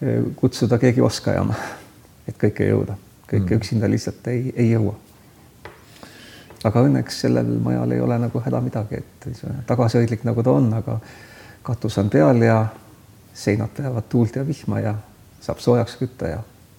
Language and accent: Estonian; Saare County, Estonia; Võibolla ma väiksena Saaremaal olles ei osanud nagu seda nii hinnata, aga nüüd hiljem, kui me suviti Saaremaal käime kas ka perega ikkagi